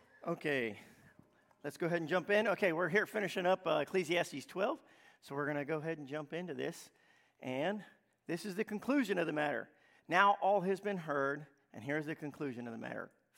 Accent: United States; because I'm an American and I'm from this culture, I know how we feel about things

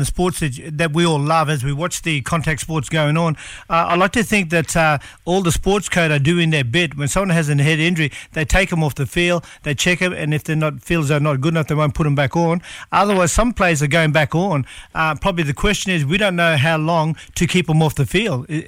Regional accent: Queensland, Australia; Look, I'm probably using the example of rugby league being a Queenslander

